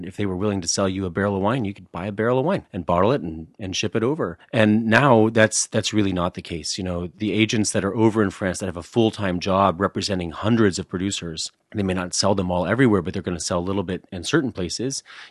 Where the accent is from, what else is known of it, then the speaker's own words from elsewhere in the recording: Ohio, United States; I'm from Ohio. I think there's great buyers in Ohio.